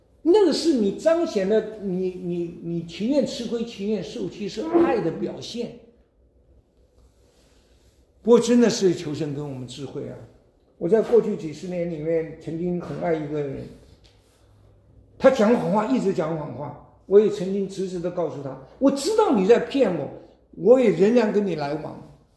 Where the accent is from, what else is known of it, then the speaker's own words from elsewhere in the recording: China; 我们中国人一个文化我不喜欢